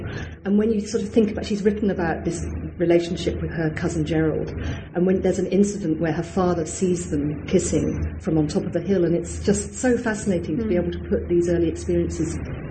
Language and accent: English; South West England, United Kingdom; Well, I grew up in Cornwall